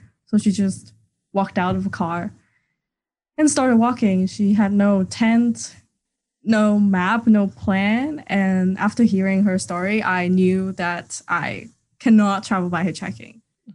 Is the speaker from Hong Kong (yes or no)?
yes; Hong Kong; So I'm from Hong Kong